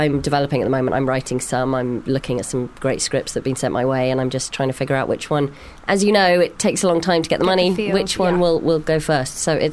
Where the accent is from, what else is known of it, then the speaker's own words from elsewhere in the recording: Hong Kong; I grew up in a city. I grew up in Hong Kong